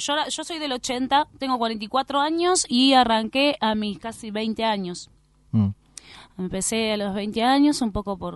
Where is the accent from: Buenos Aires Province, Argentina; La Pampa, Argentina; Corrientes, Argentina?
Buenos Aires Province, Argentina; Florencio Varela; now in Buenos Aires, Argentina; yo soy de Florencio Varela, del conurbano bonaerense. Soy profe, docente allá, también en la Casa de la Cultura.